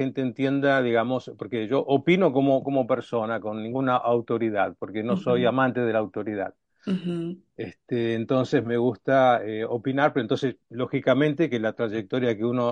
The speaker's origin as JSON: {"language": "Spanish", "country": "Argentina", "tie": "born or raised there", "moved": "as an adult", "lives_now": "Italy", "said": "yo nací en Argentina y estudié en Argentina, o sea, digamos que estudié siempre hasta ahora, pero en Argentina también, hasta que vine aquí a trabajar a Italia, ya era adulto, digamos."}